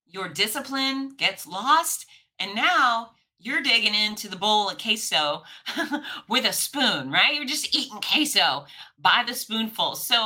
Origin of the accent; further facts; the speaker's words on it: Florida, United States; Yes, I'm from Florida and we do those things.